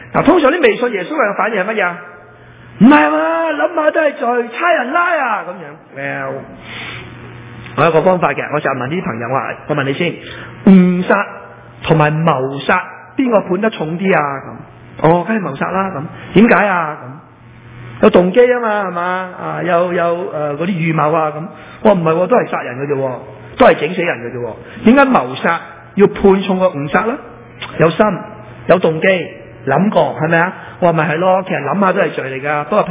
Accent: Guangdong, China; 食指啊，我哋广东人讲金手指督人背脊

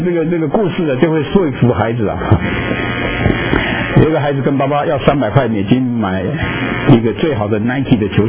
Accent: Taiwan; now in United States; 因为我是从台湾来，所以我用我自己的例子，我们让小孩子移民到美国来

